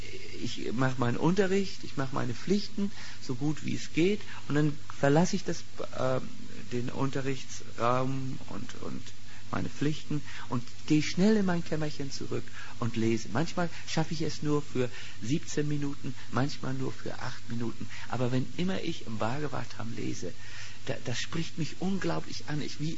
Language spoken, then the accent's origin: German; Schleswig-Holstein, Germany; Kennst du Preetz? Hast du schon mal verteilt? Beim Eutiner See? Auch nicht. Da bin ich groß geworden in der Gegend.